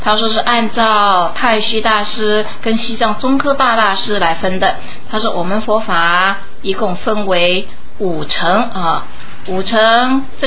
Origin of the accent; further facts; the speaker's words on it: Chiayi, Chiayi County, Taiwan; 我们这就是台湾的一般。我是嘉义的菩萨